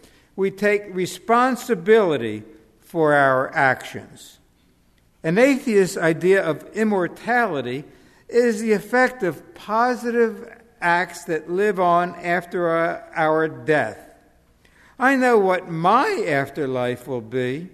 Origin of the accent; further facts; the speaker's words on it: Pennsylvania, United States; And that I was from Pennsylvania, where some of us consider Groundhog Day the holiest day of the year.